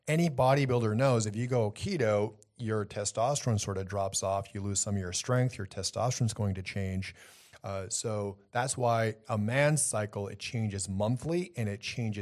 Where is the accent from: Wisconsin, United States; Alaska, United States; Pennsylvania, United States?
Wisconsin, United States; I'm from Wisconsin. Everyone deer hunts in Wisconsin.